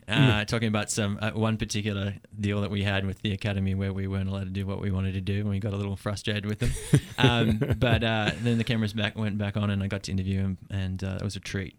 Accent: Perth, Western Australia, Australia; I grew up in Perth, Western Australia.

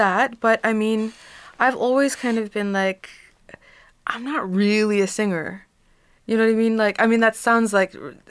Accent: Canada; I'm Canadian. That's what I am. I'm Canadian. I grew up in Canada.

